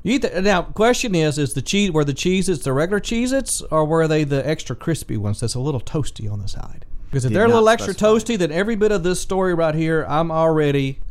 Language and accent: English; Mississippi, United States; I'm from South Mississippi, we're a little close to Louisiana. You get a little Cajun in me every now and then.